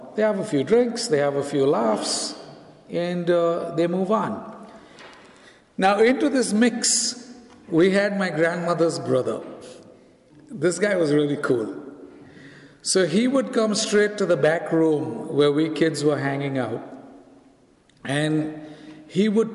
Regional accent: India; English is a second language; the flyer did say I'm from India, and I guess you figured out from my accent by now that I'm not from around here.

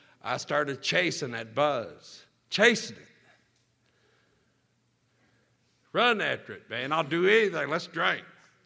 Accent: Kentucky, United States; I'm from Western Kentucky.

